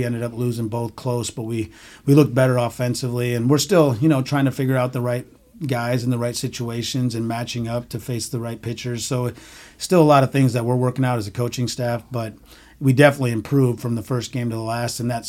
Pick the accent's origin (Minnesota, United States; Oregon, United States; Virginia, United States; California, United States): California, United States; And so I'd never been to Hawaii, and I grew up in California